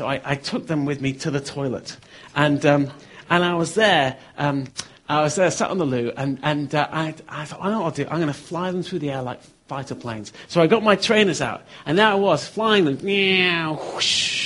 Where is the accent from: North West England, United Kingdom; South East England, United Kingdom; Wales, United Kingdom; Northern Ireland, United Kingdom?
North West England, United Kingdom; Bury; now in London, United Kingdom; I have been down in London, but originally I'm from Bury in Manchester.